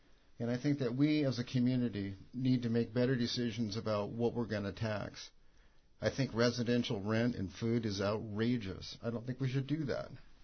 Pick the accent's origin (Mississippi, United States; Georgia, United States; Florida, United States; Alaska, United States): Alaska, United States; Ketchikan; And, you know, I'm from Ketchikan, and we've been competing with Juneau in basketball and everything else